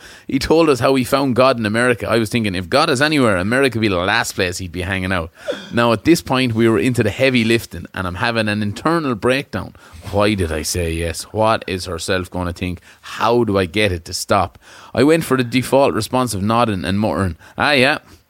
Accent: Kilkenny, Leinster, Ireland; She's from South Tip, and I'm from Kilkenny.

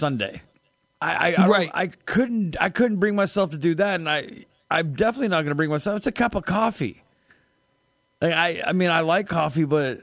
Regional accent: California, United States; There's a cafe in California, my home state.

